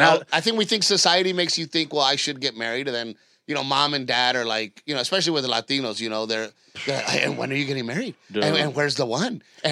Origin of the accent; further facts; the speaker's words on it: Gulf Coast, United States; because we grew up on the Gulf Coast.